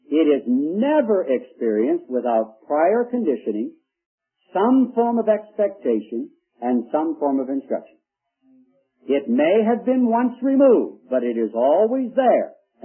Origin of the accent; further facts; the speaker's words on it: Canada; I grew up in the Canadian system, both supported by the government.